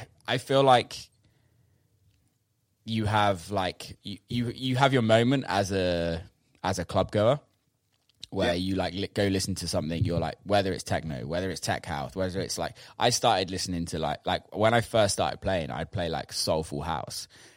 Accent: United Kingdom; I'm from the UK

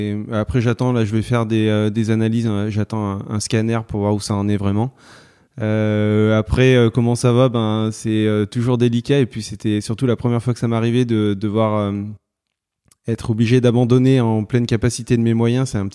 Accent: Valence, Auvergne-Rhône-Alpes, France; j'ai 35 ans, je suis né à Valence dans la Drôme et j'habite dans la Drôme. Je suis toujours resté dans la Drôme, très attaché à mes montagnes, à ma région.

